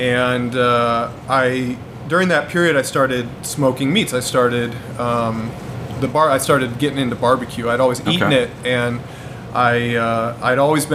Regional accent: Peoria, Illinois, United States; I was born and raised in Peoria, so I went over to Champaign. And then I went up to Chicago right after that.

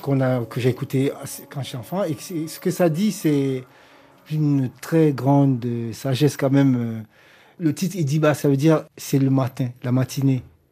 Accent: Cameroon; On est des Douala, c'est... On est le même peuple au Cameroun.

